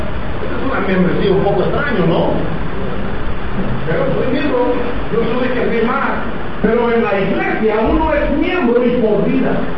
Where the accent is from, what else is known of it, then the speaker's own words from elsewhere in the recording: United States; Spanish is a second language; Los gringos estamos hablando español bien y ellos están hablando todo.